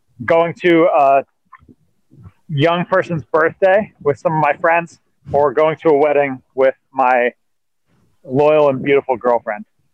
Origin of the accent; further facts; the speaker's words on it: Anaheim, California, United States; I grew up in Anaheim, and people always wanted to put an accent on it, so it rhymed with Jose.